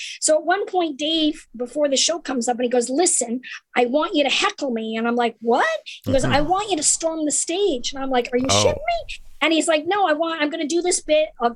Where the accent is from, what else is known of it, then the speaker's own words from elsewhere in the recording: Canada; Well, I grew up in Canada. And so my parents got divorced when I was quite young.